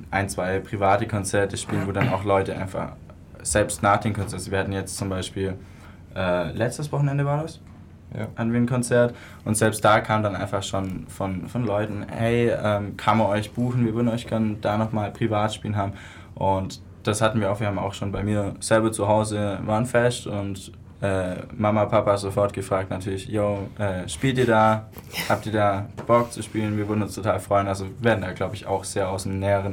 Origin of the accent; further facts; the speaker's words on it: Senden, Bavaria, Germany; Ich komme aus Senden. Ja, bin 17 Jahre alt